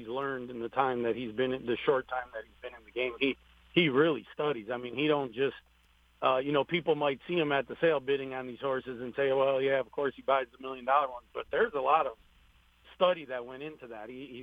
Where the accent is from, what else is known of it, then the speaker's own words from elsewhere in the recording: Chicago, Illinois, United States; He's from Akron, Ohio. I grew up in Chicago.